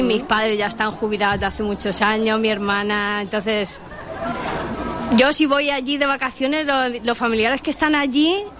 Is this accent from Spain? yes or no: no; Egersund, Rogaland, Norway; Pero claro, ahí en mi pueblo, en Egersund, hace a lo mejor menos 10 grados.